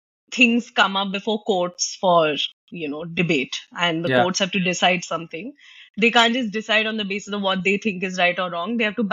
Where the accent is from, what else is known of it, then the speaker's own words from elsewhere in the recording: Patna, Bihar, India; I came from Patna, which was anyway a very sheltered small town in the sense of those state capital, not very developed.